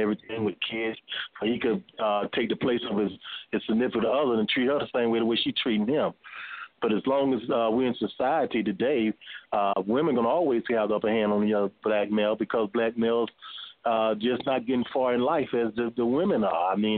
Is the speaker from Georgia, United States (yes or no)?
yes; Atlanta, Georgia, United States; You're in my home state of Atlanta. That's where I'm from.